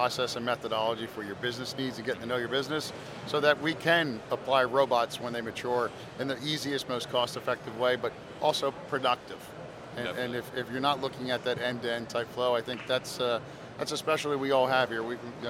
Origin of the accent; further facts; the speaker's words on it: New Jersey, United States; I tell you, that's interesting because I'm actually from New Jersey. So when I was in Jersey 15, 20 years ago, the warehouses were really not that common.